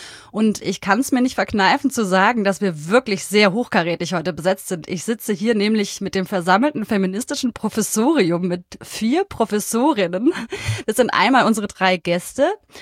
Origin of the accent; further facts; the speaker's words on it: Berlin, Germany; das bin ich aus Berlin.